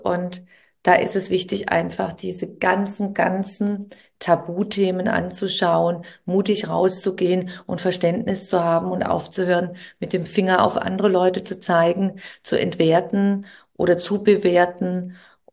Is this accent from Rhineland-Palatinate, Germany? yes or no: no; Baden-Württemberg, Germany; Ich komme aus dem Schwäbischen